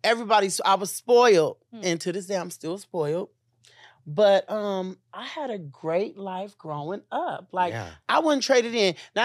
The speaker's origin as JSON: {"language": "English", "town": "Los Angeles", "region": "California", "country": "United States", "tie": "born or raised there", "said": "And I am from South Central, born and raised."}